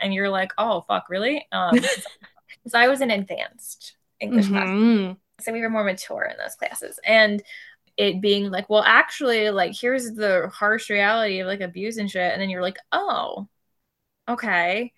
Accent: Florida, United States; so I grew up in South Florida, we were middle class

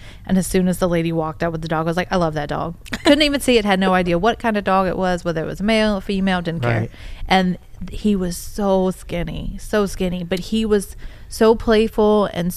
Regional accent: Virginia Beach, Virginia, United States; I'm from Virginia Beach.

